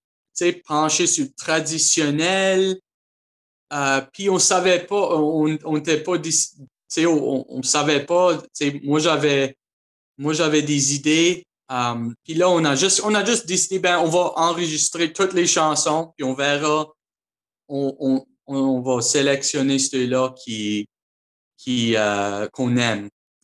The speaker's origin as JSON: {"language": "French", "region": "Prince Edward Island", "country": "Canada", "tie": "born or raised there", "also_born_or_lived": "Nova Scotia", "said": "je suis originaire de l'île du Prince-Édouard. J'ai habité aussi en Nouvelle-Écosse pendant presque une dizaine d'années. Et puis, je faisais mes études en fait à Halifax, à Dalhousie."}